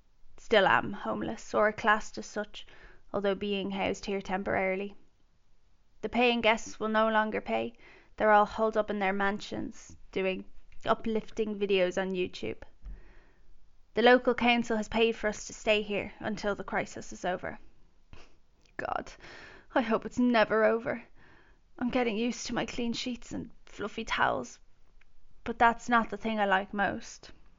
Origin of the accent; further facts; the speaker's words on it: Wicklow, Leinster, Ireland; now in London, United Kingdom; I was born and raised in Wicklow, and now I live in London.